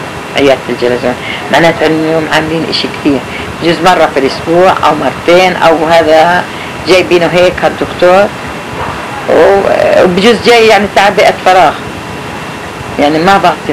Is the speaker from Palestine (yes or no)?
yes; Palestine; أنا لو عايش في فلسطين لكن مش في وقت هذا أنا ابن فلسطين نفسه ما بنظر لي إني أنا من فلسطين